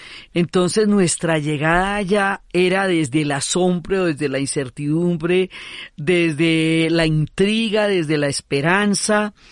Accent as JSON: {"language": "Spanish", "region": "Bogotá", "country": "Colombia", "said": "y lo digo como bogotana"}